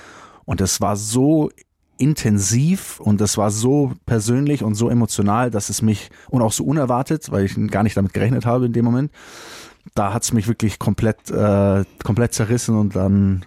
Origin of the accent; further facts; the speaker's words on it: Kempten, Bavaria, Germany; Naja, am Ende des Tages wahrscheinlich Kempten, also meine Heimat, würde ich jetzt mal sagen. Ich lebe ja bis heute dort.